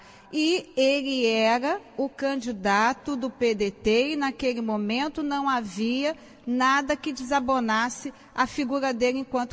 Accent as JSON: {"language": "Portuguese", "town": "Penha", "region": "Rio de Janeiro", "country": "Brazil", "tie": "born or raised there", "said": "Eu sou uma mulher de 61 anos, eu sou cria da Penha, sou fruto da escola pública, sou filha de imigrantes portugueses, dono de padaria"}